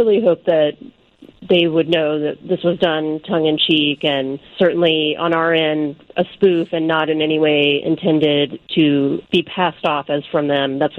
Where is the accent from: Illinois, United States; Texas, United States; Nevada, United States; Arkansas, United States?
Texas, United States; As a Texan, that is not exactly on the top of my list.